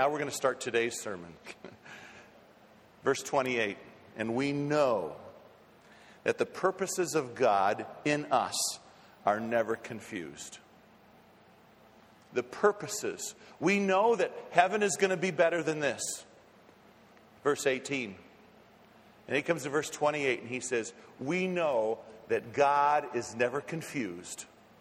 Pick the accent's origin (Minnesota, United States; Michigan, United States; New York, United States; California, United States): Minnesota, United States; Minneapolis; born there; because I was born in Hennepin County, Minneapolis, Minnesota.